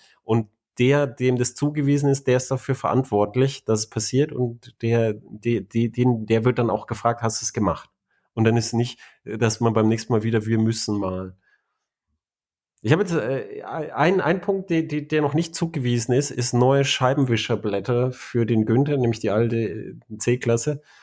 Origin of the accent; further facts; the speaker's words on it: Germany; Ich bin ja ein Deutscher